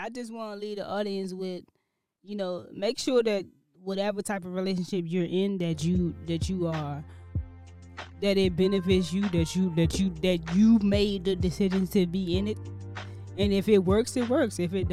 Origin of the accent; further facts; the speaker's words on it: Austin, Texas, United States; I'm fresh from Austin, Texas, man.